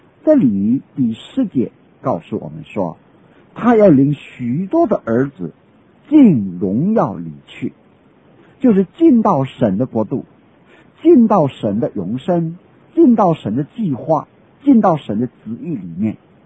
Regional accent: China; 我们中国人称兄弟为手足之情，很密切的彼此帮助的

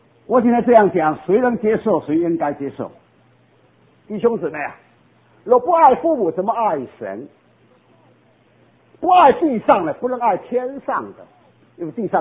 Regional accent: China; 我不是说我身为中国人讲孝亲

